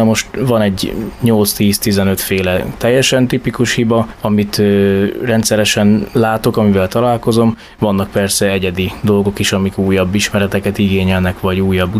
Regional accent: Kiskunhalas, Bács-Kiskun, Hungary; Kiskunhalason születtem, Kiskunhalason élek, és zenészként működöm, és harmonika műhelyem van.

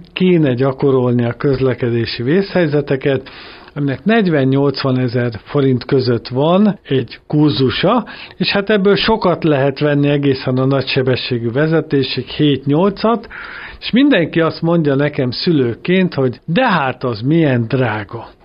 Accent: Tatabánya, Komárom-Esztergom, Hungary; én is egy vidéki ember vagyok, Tatabányán születtem, ott élek, és onnan jövök, megyek a világba.

